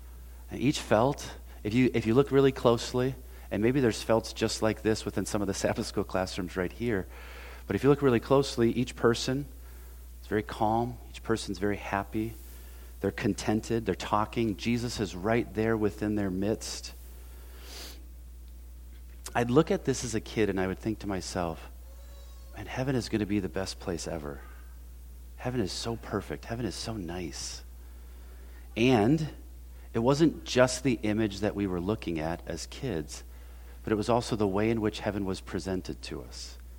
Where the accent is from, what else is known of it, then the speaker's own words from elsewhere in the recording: Milwaukee, Wisconsin, United States; We moved from the Midwest. And every time I come to this church specifically, I am reminded of home. It just takes me back to that small church in Milwaukee, Wisconsin.